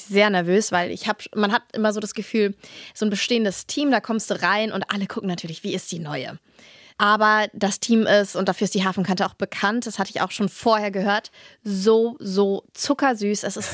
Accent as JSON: {"language": "German", "town": "Cologne", "region": "North Rhine-Westphalia", "country": "Germany", "tie": "born or raised there", "lives_now": "Hamburg, Germany", "said": "Und ich bin aber Kölnerin, muss ich das so sagen. Ich bin zwar in Leverkusen geboren, aber ich bin in Köln."}